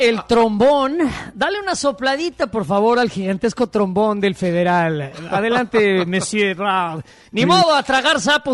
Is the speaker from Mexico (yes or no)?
yes; Mexico; Es que nos atacan como mexicanos.